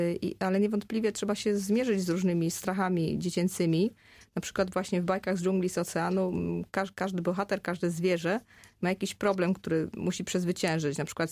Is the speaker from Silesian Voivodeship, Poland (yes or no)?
yes; Zbrosławice, Silesian Voivodeship, Poland; also born or lived in Katowice; urodziłam się w Katowicach na Śląsku. Aha. Tak, jestem Ślązaczką, ale mieszkałam większość życia właśnie w tym ośrodku jeździeckim w Zbrosławicach, koło Tarnowskich Gór, pięknej miejscowości, gdzie chodziłam do szkoły podstawowej.